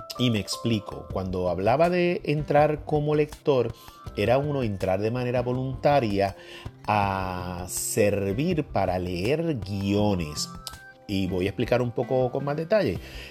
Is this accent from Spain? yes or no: no; Puerto Rico; now in Los Angeles, United States; Esa es una de las cosas que vi de aquí de Los Ángeles. Cuando llegué, a diferencia de Puerto Rico, con muchas ocasiones nosotros podemos aceptar proyectos